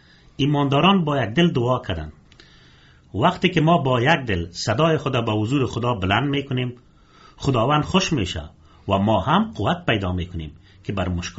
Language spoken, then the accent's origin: Persian; Afghanistan; ما افغان هستم و عیسی مسیح را به حیث خداوند نجات دهنده خود قبول کردیم